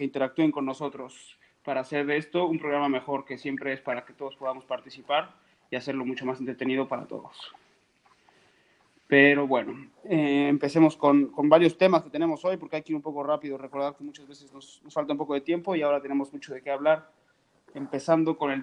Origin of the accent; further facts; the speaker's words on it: Puebla, Mexico; yo que soy de Puebla, sé de personas que lo conocieron